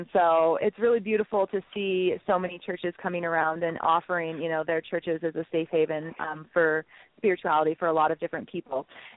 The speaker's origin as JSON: {"language": "English", "region": "Oregon", "country": "United States", "said": "We are from Oregon after all. We've got to represent the hippies and the tie-dye."}